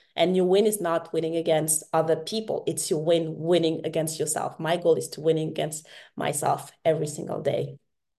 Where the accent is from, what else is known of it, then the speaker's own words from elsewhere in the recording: France; I'm French, born and raised in France, and I did my university in the US and my master's degree in the UK.